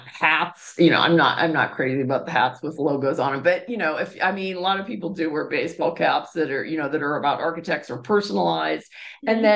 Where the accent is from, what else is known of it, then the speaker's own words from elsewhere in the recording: Pittsburgh, Pennsylvania, United States; I always think it's nice because I grew up in Pittsburgh.